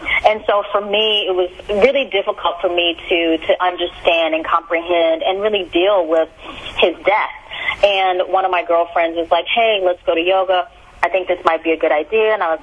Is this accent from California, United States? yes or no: no; Louisiana, United States; now in Washington, United States; I am originally from Louisiana.